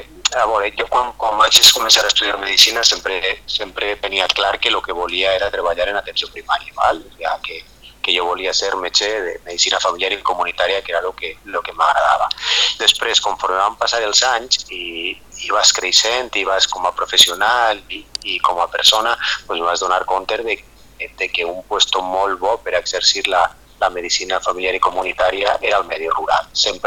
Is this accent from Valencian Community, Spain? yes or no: yes; Castelló, Valencian Community, Spain; Jo tinc 48 anys i soc de Castelló.